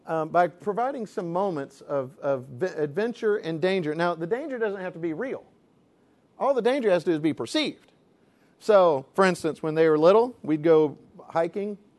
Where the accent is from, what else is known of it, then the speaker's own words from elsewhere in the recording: Florida, United States; I grew up in Florida. It's biblical to hate snakes.